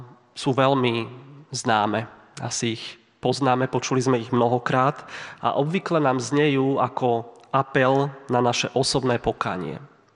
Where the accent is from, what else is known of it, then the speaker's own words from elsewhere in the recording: Trnava, Trnava Region, Slovakia; U nás v Trnave, odkiaľ pochádzam a kde bývam